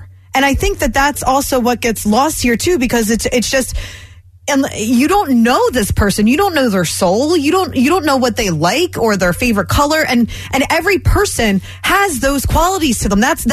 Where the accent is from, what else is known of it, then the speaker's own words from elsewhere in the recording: Philadelphia, Pennsylvania, United States; I always say this, I feel so blessed to be from Philadelphia because I didn't know another way.